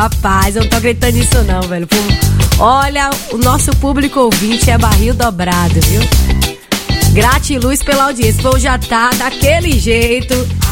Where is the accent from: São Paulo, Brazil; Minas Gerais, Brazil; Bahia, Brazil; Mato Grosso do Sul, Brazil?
Bahia, Brazil; Itabuna; E a galera meio que perdeu o tesão, assim, pro futebol lá na minha cidade.